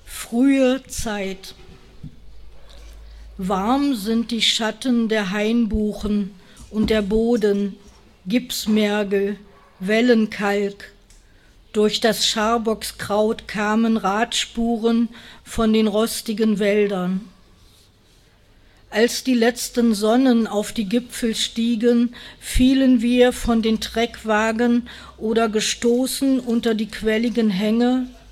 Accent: Thuringia, Germany; Hoffe, dass Wulf mich trotzdem weiterhin als Thüringer Autorin gelten lässt.

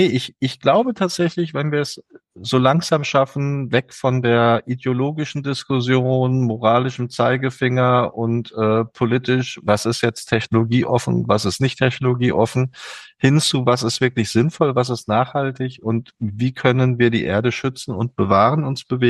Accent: Frankfurt, Hesse, Germany; mein Heimatort oder meine Heimbasis ist Frankfurt. Das heißt, ich bin 3 Tage die Woche in Rubendorf, 2 Tage in Frankfurt, einfach weil ich hier auch familiär verwurzelt bin.

